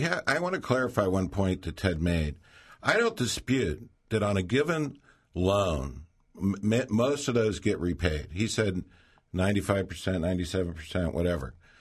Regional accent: Youngstown, Ohio, United States; Well, you know, I'm from Youngstown. We knew about loan sharks.

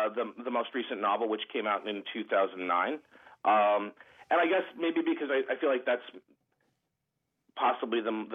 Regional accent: Nebraska, United States; now in Cleveland, United States; I guess maybe because I grew up in Nebraska and now I live in Cleveland, I am really interested in kind of dystopian landscapes.

